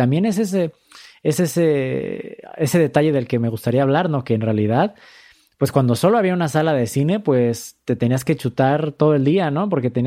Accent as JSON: {"language": "Spanish", "town": "Pachuca", "region": "Hidalgo", "country": "Mexico", "tie": "born or raised there", "said": "yo soy de Pachuca Hidalgo, que en realidad está a nada, 20 minutos de Real del Monte, y yo crecí yendo a Real del Monte desde que yo era muy, muy niño. En realidad, yo que viví en el centro de Pachuca, debajo del reloj"}